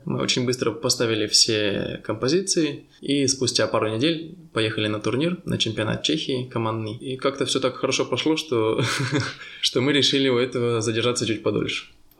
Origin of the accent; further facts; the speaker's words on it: Yekaterinburg, Sverdlovsk Oblast, Russia; moved away as an adult; now in Prague, Czechia; Я из Екатеринбурга. Приехал я в Прагу в 18 лет, как и, собственно, многие студенты сюда, без каких-то особых целей даже.